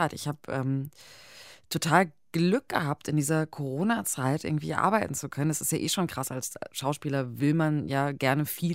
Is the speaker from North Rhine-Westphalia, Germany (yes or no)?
yes; Bielefeld, North Rhine-Westphalia, Germany; das ist ja so ein Plus-Minus meiner Heimat, der geht um eine Zugfahrt nach Bielefeld